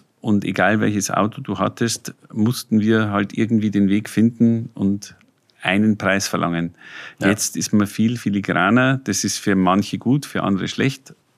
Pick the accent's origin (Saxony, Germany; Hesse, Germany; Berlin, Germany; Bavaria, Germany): Bavaria, Germany; also ich komme selber aus der Oberpfalz, sehr strukturschwache Gegend